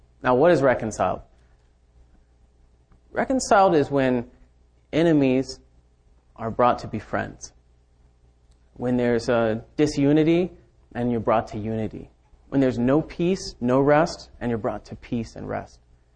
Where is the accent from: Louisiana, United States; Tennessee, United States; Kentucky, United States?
Kentucky, United States; But I'm from Kentucky, so I didn't have a problem.